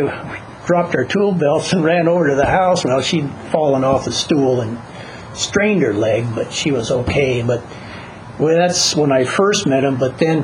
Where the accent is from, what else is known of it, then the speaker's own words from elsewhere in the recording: North Dakota, United States; born there; I was born in North Dakota, and I know that area well enough